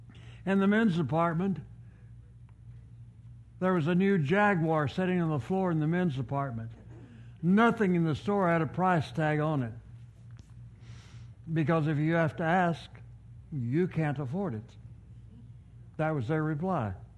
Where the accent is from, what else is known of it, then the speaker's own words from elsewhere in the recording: United States; Yes, I'm from America.